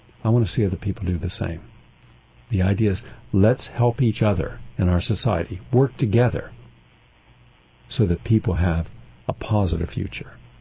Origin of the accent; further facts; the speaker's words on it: Parkersburg, West Virginia, United States; now in Wheeling, United States; didn't know I was born and raised in Parkersburg, and then he moved to Wheeling, which I moved to Wheeling